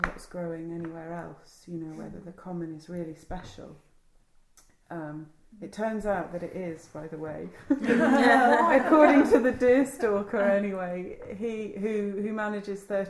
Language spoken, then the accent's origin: English; South West England, United Kingdom; I grew up in the West Country, not in a location, not right here, but outside Bath